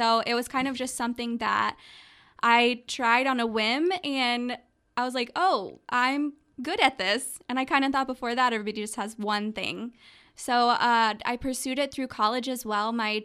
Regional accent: South Carolina, United States; now in Austin, United States; I moved from the distant land of South Carolina.

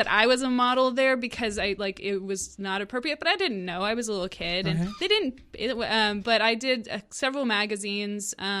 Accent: Aberdeen, Scotland, United Kingdom; born there; I was born in Scotland, Aberdeen, Scotland.

